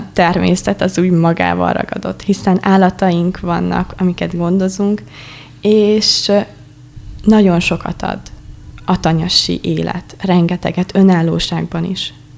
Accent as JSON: {"language": "Hungarian", "town": "Kállósemjén", "region": "Szabolcs-Szatmár-Bereg", "country": "Hungary", "said": "Kálóseményből jöttem, és azon belül újszülőskertben élek. Ugye ez egy tanya, nagyon csöndes hely, igazából szeretek ott lakni. Szüleimmel és az egyik bátyámmal élek ott."}